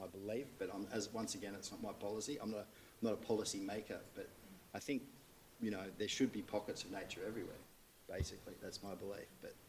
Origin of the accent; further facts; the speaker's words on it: New South Wales, Australia; moved away as an adult; So I'd like to go back to when I finished my high school and before I went to university and I moved from the Northern Rivers to Sydney.